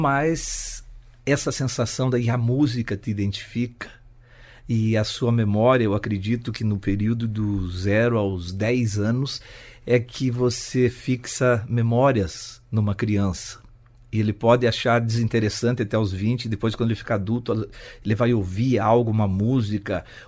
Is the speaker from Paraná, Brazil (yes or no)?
yes; Santo Antônio do Sudoeste, Paraná, Brazil; Eu nasci, então, em Santo Antônio do Sudoeste e lá... É uma região, o sudoeste e oeste do Paraná são colonizados por gaúchos.